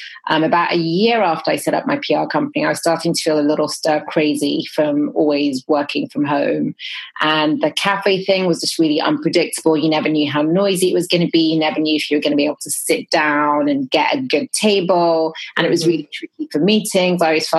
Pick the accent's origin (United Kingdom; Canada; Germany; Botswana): United Kingdom; England; now in San Francisco, United States; You can tell from my accent, I didn't grow up here. I grew up in England.